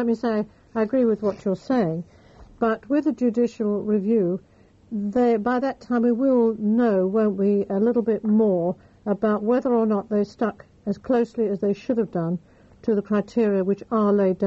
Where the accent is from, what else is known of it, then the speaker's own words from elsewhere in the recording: London, United Kingdom; I feel very strongly as a Londoner and as somebody who chairs what I consider to be a very fine station